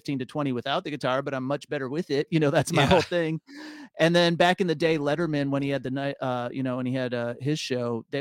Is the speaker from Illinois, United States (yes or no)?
yes; Waukegan, Illinois, United States; But so I grew up in Waukegan, Illinois, which is about 10 miles south of Kenosha. So we're really close to the Wisconsin border.